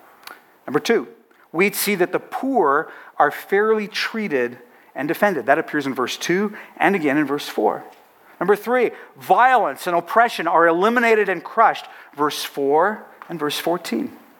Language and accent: English; Canada; So those two things, I am a Christian, I am a Canadian, make us responsible.